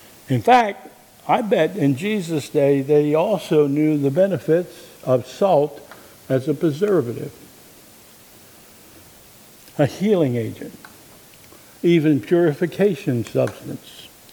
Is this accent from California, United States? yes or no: no; Pennsylvania, United States; Now, I grew up in Pennsylvania